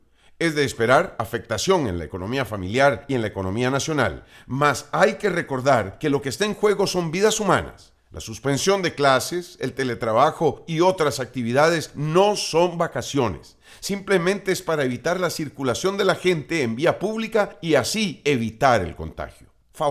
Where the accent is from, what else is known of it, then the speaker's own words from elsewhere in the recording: Costa Rica; Hoy más que nunca, estamos llamados a la solidaridad y la responsabilidad como costarricenses de enfrentar esta dura prueba en una labor de equipo.